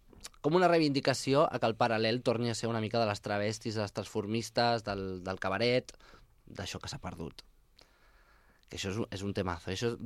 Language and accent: Catalan; Castellet i la Gornal, Catalonia, Spain; De la Gornal.